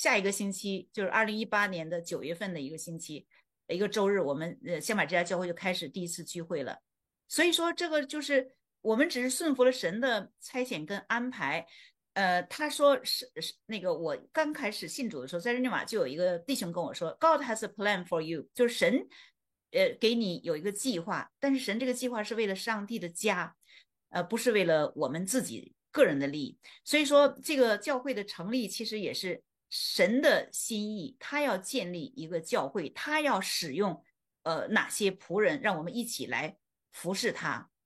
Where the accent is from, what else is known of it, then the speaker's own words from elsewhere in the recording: China; 但是我是中国人，我本来应该对我的同胞有爱心才对